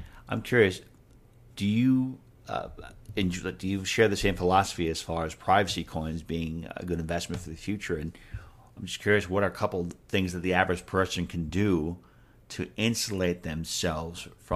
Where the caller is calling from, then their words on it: North Carolina, United States; I'm talking from North Carolina, and in North Carolina, the city of Raleigh is completely